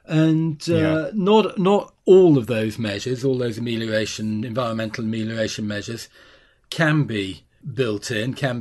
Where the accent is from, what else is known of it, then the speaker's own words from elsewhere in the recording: Bradford, Yorkshire and the Humber, United Kingdom; I'm a Bradford boy. I grew up in the Leeds Bradford area